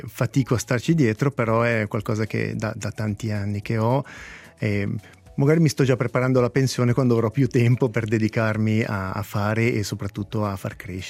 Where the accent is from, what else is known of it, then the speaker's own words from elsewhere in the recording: Gordolo, Ticino, Switzerland; io sono cresciuto a Gordolo, quindi sono un Verzasca d'infora, no?